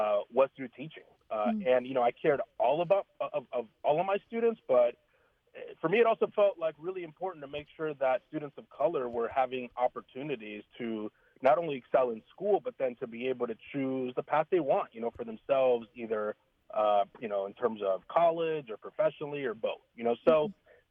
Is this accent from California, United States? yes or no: yes; San Francisco, California, United States; also born or lived in Panama; I grew up, I'm an immigrant from Panama, grew up in San Francisco, went through the public schools